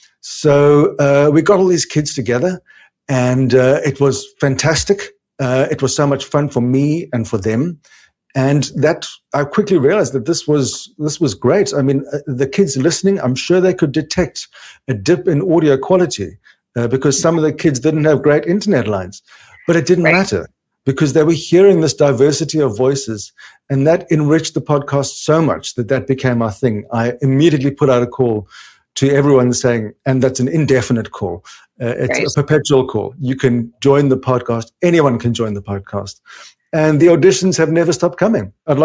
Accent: South Africa; now in Germany; after I had just moved to Germany. I'm from South Africa.

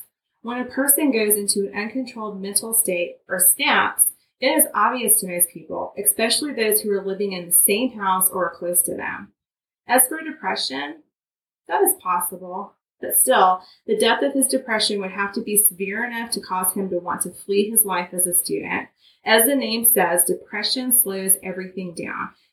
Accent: the South, United States; accent: Southern; I am from the South, so I had to be careful when speaking that I didn't sound too Southern.

